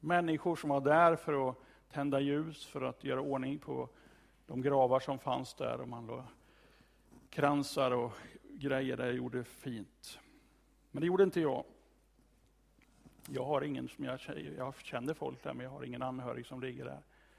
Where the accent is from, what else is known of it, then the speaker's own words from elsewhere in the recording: Kumla, Örebro County, Sweden; På mina föräldrars grav som är i Kumla, det är, som är min hemort.